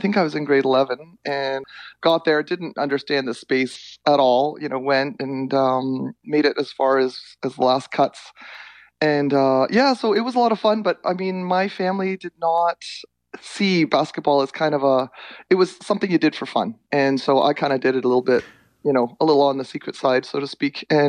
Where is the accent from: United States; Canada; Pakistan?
Canada; Toronto, Ontario; born there; I was born in Toronto. That's right. My whole family's in Toronto. And we lived in Leaside. And Leaside's a complete hockey community.